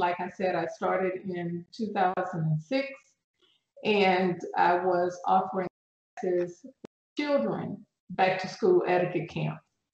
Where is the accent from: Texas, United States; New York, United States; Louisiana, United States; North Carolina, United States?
Texas, United States; Houston; So I am from Houston, Texas. I grew up as an only child.